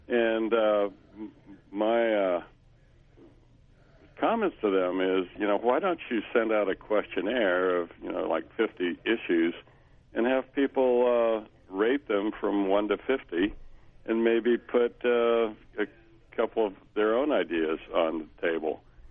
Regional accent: Arroyo Grande, California, United States; I'm from Arroyo Grande.

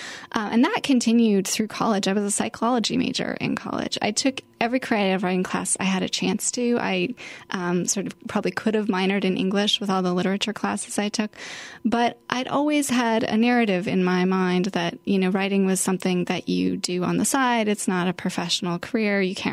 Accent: Salt Lake City, Utah, United States; I grew up in Salt Lake City, Utah, and I always wrote.

